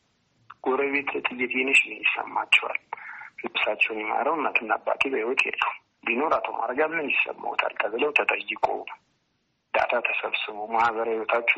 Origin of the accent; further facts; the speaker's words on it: Addis Ababa, Ethiopia; እንደገና ደግሞ የስራ ቦታችንም ተወልደን ያደግነው እዛ አካባቢ ነው።